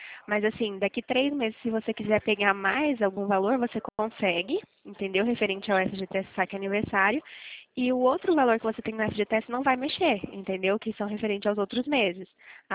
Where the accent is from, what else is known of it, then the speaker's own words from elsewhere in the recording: Pirassununga, São Paulo, Brazil; Eu sou do interior de São Paulo, Pirassununga.